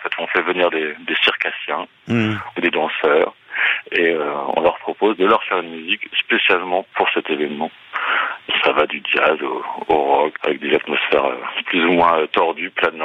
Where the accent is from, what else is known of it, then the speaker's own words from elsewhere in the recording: Centre-Val de Loire, France; Alors, dans l'Indre, parce que je suis de l'Indre, hein, déjà, ça a facilité le choix.